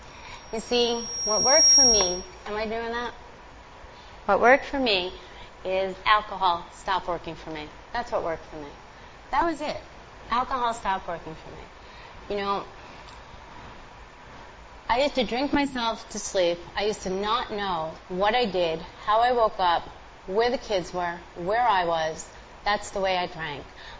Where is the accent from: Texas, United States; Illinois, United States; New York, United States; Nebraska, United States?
New York, United States; Brooklyn; I tell you that I'm a real tough girl. You know, I grew up in Brooklyn.